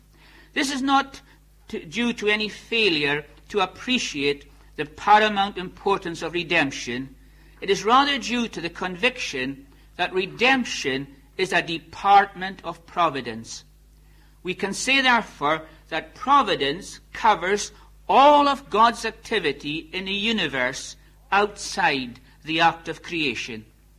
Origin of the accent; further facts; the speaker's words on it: Scotland, United Kingdom; Now, being a Scotsman, I'm inclined to go to the Westminster Shorter Catechism.